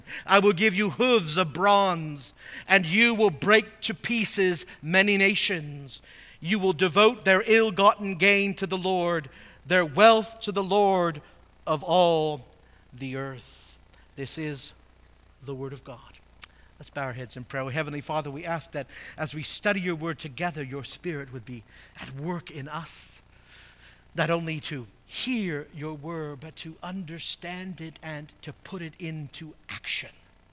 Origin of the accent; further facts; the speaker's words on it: California, United States; now in Michigan, United States; if you've grown up there, one of the great things as a Midwesterner, as I am now, is you miss the mountains. I mean, Michigan's beautiful, but the mountains.